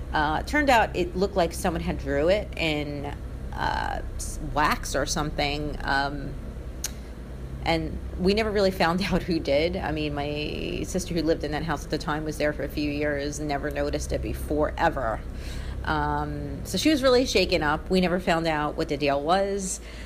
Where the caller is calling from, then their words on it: Brooklyn, New York, United States; I'm calling from Brooklyn.